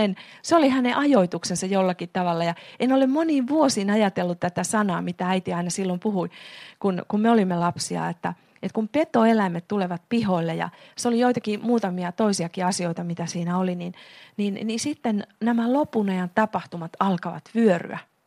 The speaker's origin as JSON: {"language": "Finnish", "town": "Ruokolahti", "region": "South Karelia", "country": "Finland", "tie": "born or raised there", "said": "Itse olen kotoisin Ruokolahdelta, sieltä paikkakunnalta, jossa Albert Edelfelt maalasi sen Ruokolahden eukkoja Kirkonmäellä teoksen."}